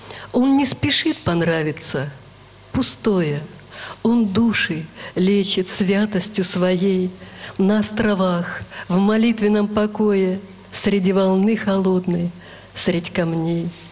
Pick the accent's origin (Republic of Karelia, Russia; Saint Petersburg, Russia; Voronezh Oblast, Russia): Republic of Karelia, Russia; Kem; Я так удивилась, я сказала, что роднее места для меня нет, потому что Беломорье, Карелия, рядом Соловки. Конечно, я выросла на воле.